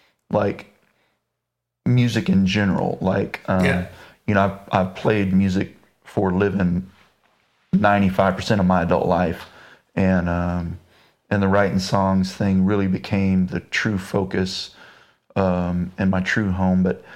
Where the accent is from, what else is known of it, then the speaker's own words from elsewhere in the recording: Kerrville, Texas, United States; outside the 14 by 10 foot trailer that I spent several years growing up in Kerrville South.